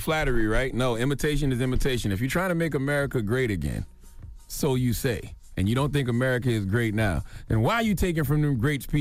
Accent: the Carolinas, United States; I'm from North Carolina, South Carolina.

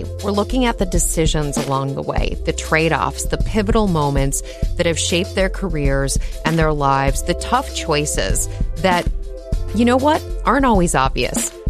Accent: Minneapolis, Minnesota, United States; I grew up in Minneapolis, and I definitely saw some of those stories.

